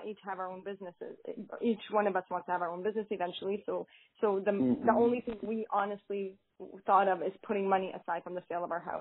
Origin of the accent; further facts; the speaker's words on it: Lebanon; moved away as an adult; now in Canada; I didn't grow up in Canada, I grew up in Lebanon where it's very warm, and I moved here at 18. And ever since I was 18 here in Canada